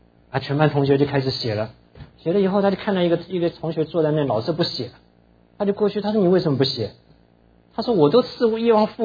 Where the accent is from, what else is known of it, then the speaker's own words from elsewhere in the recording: Tainan, Taiwan; 那我们小的时候在台湾住，我住在台南。